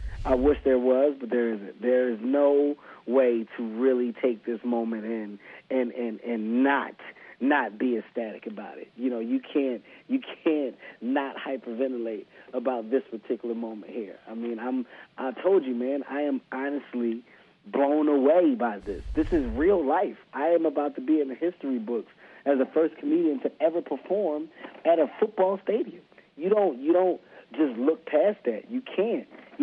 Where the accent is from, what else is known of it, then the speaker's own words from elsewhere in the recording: Philadelphia, Pennsylvania, United States; You know, I am who I am because of growing up in Philadelphia. That's where my stories came from.